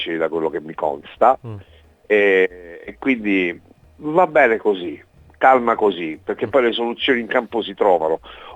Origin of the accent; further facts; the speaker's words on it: Calabria, Italy; also born or lived in Northern Italy; essendo io poi meridionale, capito? Sì. Io sono calabrese, per cui cioè, ho vissuto un po' di anni al nord negli anni 70